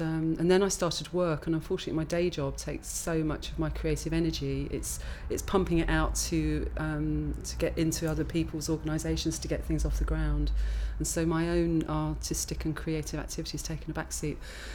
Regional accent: Glastonbury, South West England, United Kingdom; I'm 49 years old, and I'm from Glastonbury in Somerset.

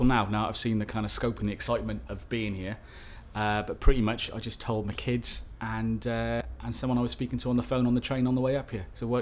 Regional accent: Cardiff, Wales, United Kingdom; I'm 39, and I come from Cardiff.

